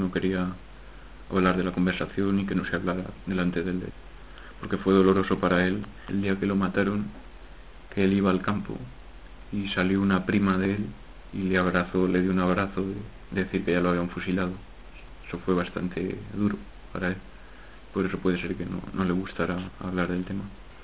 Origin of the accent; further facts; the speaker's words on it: Cuenca, Castilla-La Mancha, Spain; born there; nací en Cuenca y vivo en un pueblo de la provincia de Cuenca, en La Pesquera.